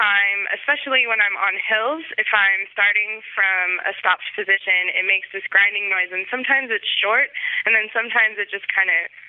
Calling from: Seattle, Washington, United States; I'm calling from Seattle.

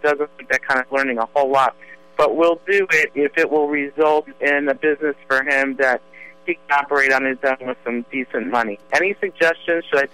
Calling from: Florida, United States; I'm calling from Florida

